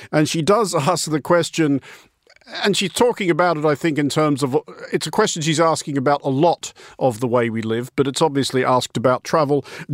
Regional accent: Australia; I was obviously inevitably struck as an Australian by James Tyler's photo essays

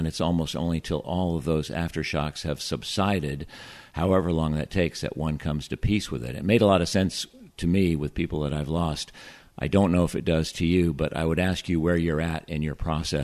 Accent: California, United States; and I grew up in California, so I'm familiar with earthquakes.

